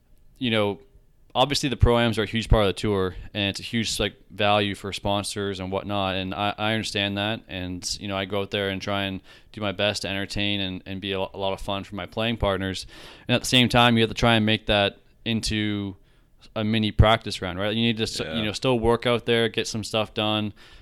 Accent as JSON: {"language": "English", "country": "Canada", "said": "I still feel bad, you know, as a Canadian"}